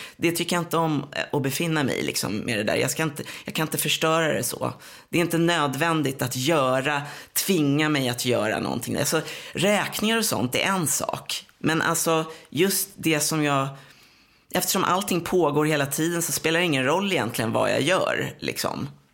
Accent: Tyresö, Stockholm County, Sweden; jag är uppvuxen i Tyresö, i ett radhusområde, Krusboda heter det.

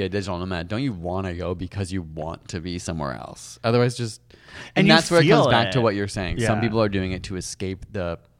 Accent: India; We were in India a long time. Yeah, and also I am Indian.

